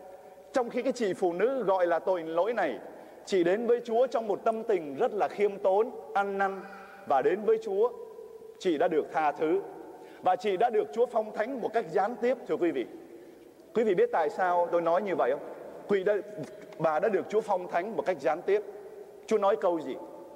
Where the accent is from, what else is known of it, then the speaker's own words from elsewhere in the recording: Tân Sa Châu, Ho Chi Minh City, Vietnam; moved away; tôi lớn lên ở xứ bên Việt Nam, xứ Tân Sa Châu. Thì trong thời gian mình lớn lên ở Tân Sa Châu